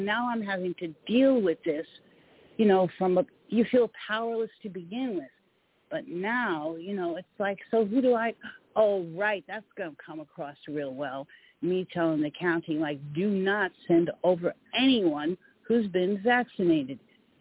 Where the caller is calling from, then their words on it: San Diego, California, United States; I'm calling from San Diego.